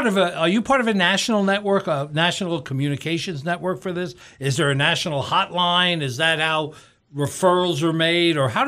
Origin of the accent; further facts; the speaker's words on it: New York, United States; Well, as a kid growing up in New York, and you grew up there too.